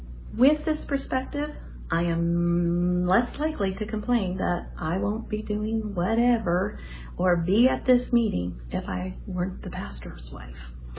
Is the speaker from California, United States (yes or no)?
yes; Hanford, California, United States; from Hanford, California.